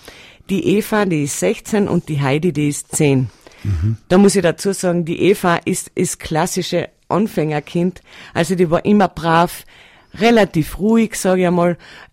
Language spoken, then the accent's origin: German; Friesach, Carinthia, Austria; born there; ich bin 1981 in Friesach in Kärnten geboren, war dann fast mein erstes Lebensjahr am Bauernhof in Kärnten unten im Gurktal. Und dann sind wir erst nach Nussdorf aufgezogen